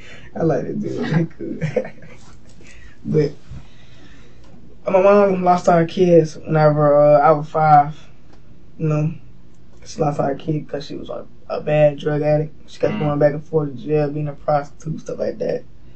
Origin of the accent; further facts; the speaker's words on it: United States; I'm like, I can't click it. I'm American.